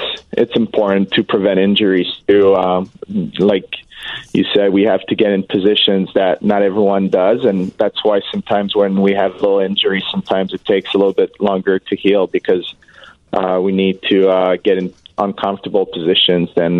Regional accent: Montreal, Quebec, Canada; growing up in Montreal, obviously, the only channel I had as a kid was the Canadiens

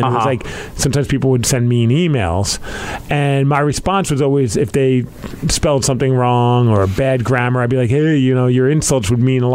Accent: New York, United States; accent: New York; It's my New York accent, man.

